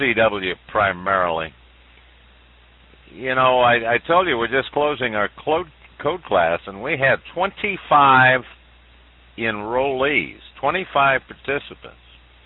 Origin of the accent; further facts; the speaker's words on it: California, United States; I grew up in California, although I've been here in Florida for a long time.